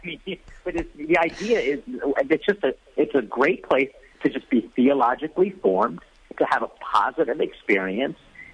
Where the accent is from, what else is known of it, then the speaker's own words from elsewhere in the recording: Philippines; I can't wait for karaoke night, being Filipino.